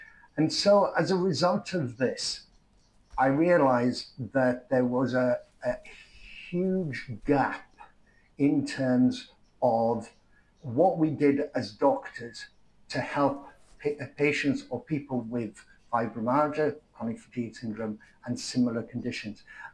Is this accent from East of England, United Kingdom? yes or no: no; Wales, United Kingdom; I suppose as a Welshman, I've always supported the underdog.